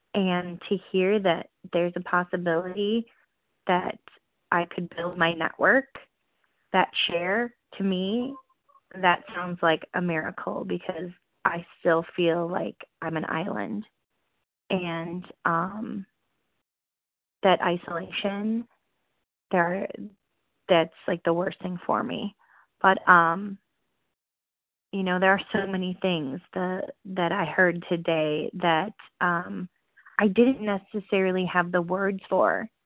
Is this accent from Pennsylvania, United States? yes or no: no; Wisconsin, United States; Oh, and I'm from Wisconsin.